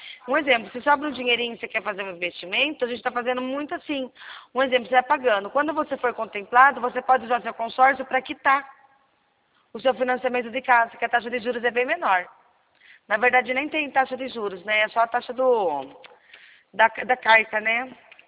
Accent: Rio Claro, São Paulo, Brazil; Eu sou de Rio Claro, São Paulo

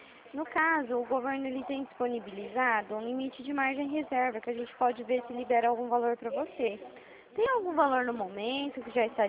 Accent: Dracena, São Paulo, Brazil; Porque eu sou daqui da região de Presidente Prudente, município de Dracena.

